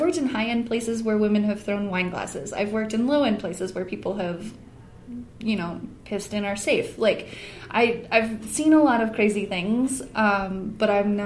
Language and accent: English; Arizona, United States; moved away as an adult; now in Colorado, United States; Originally, I'm from Arizona. I moved to Colorado a couple of years ago.